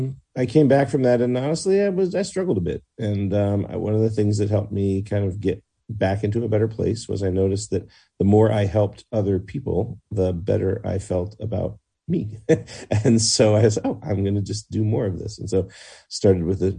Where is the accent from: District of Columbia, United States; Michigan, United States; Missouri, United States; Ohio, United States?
District of Columbia, United States; Washington; Yeah, I grew up around Washington, D.C. In a family that had almost no immediate members in any direction on the family tree with any family history of military service.